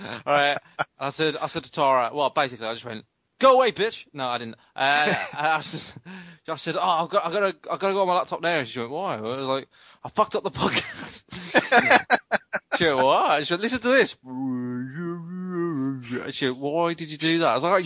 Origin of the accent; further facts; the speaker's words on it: United Kingdom; I'm British, which means it's right.